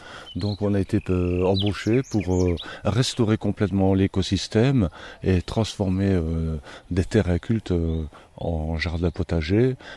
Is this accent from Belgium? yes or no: yes; Belgium; je suis belge d'origine, j'habitais dans une banlieue industrielle, Liège, vallée de la Fensch pour ceux qui connaissent dans le nord-est, Saint-Étienne, les cycles Saint-Étienne, banlieue industrielle métallurgique entièrement polluée